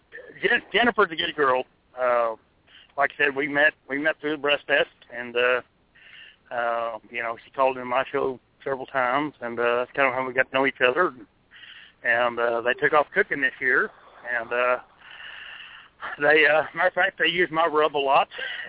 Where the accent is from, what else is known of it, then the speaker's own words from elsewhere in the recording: New Mexico, United States; now in Texas, United States; I'm from New Mexico originally, so I'm a transplant into Texas for about 20 years.